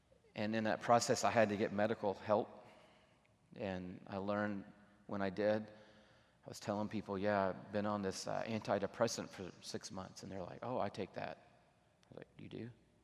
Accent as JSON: {"language": "English", "town": "Smyrna", "region": "Georgia", "country": "United States", "tie": "born or raised there", "said": "I didn't grow up in Buckhead. I grew up in Smyrna. Not Vinings, Smyrna. Real Smyrna. In an apartment."}